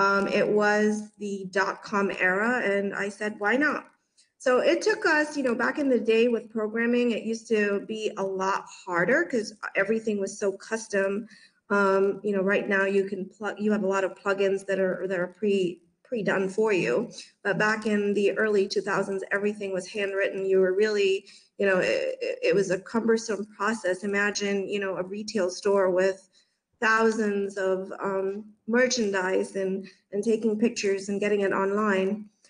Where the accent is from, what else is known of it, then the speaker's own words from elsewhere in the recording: Zambia; now in United States; So I'm originally from Zambia, from Central Africa, and I came into the country in 1991